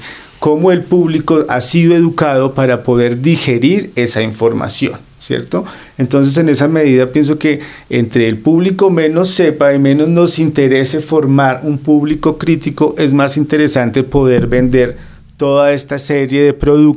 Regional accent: Colombia; de nosotros como colombianos.

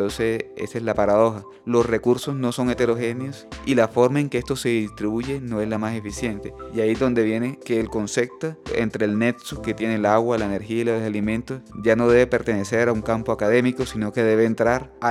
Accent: Barranquilla, Atlántico, Colombia; en la costa colombiana, yo que soy de Barranquilla, la dieta cambia mucho

